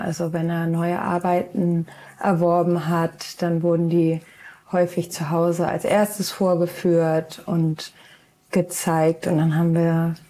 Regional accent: Schleswig-Holstein, Germany; Ich bin in Schleswig-Holstein zur Schule gegangen

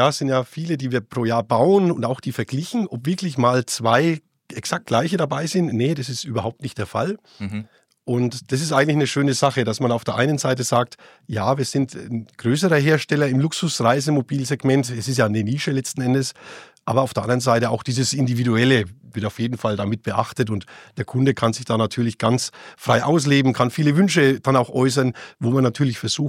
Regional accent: Bavaria, Germany; Und das machen wir alles bei uns in Schlüsselfeld, also im schönen Franken. Ich glaube, man hört es ein kleines bisschen. Ja, ich bin auch Franke

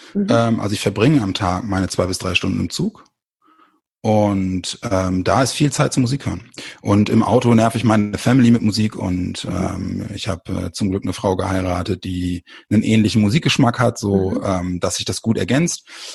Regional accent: Bremen, Germany; meine Heimat Bremen.

